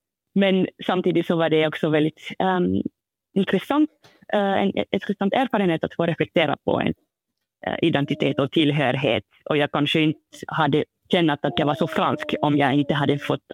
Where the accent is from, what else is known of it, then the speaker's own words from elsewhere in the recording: France; Swedish is a second language; also born or lived in Finland; jag kommer från Frankrike de facto. Jag flyttade för ett år sedan, två år sedan och så vidare. Och det hörs i det sättet som jag talar dålig finska eller har brytning på svenska och så vidare. Men eftersom jag har brun hy, eftersom min biologisk pappa är från Gambia